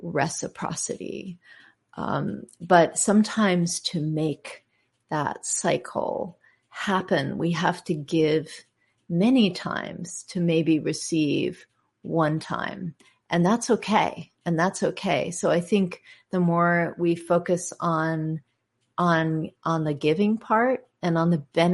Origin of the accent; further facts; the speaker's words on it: Berkeley, California, United States; Oh, I'm from Berkeley, close to where I'm from.